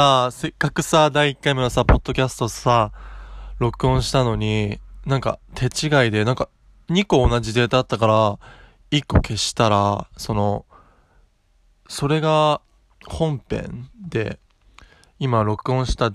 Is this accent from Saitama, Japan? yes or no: yes; Saitama, Japan; イギリスとニュージーランドとオーストラリアの一応ミックスで、東京生まれ埼玉育ちっていう感じで、まあ、ずっとこの辺で育って、